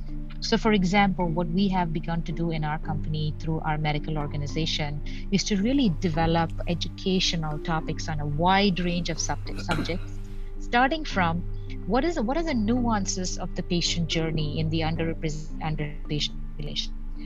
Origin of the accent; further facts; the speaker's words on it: India; I come from India, my background is different.